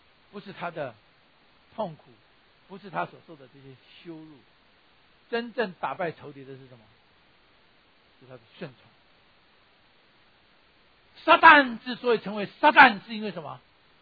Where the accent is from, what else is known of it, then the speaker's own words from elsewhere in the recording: Taiwan; 很多我们从台湾来都讲